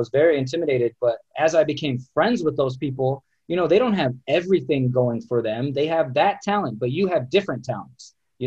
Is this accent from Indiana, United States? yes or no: yes; Indiana, United States; now in Los Angeles, United States; say I came from Indiana, I was doing comedy there. I was doing comedy in Michigan and Chicago, then in South Korea. So I've done comedy a lot of places.